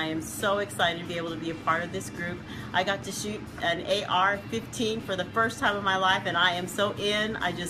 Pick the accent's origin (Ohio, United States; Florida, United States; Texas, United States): Texas, United States; Terrell; I'm from Terrell, Texas.